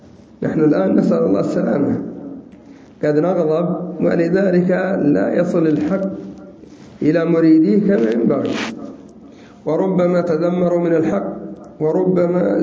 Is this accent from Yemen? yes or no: yes; Sanaa, Amanat Al Asimah, Yemen; بل عندنا في صنعاء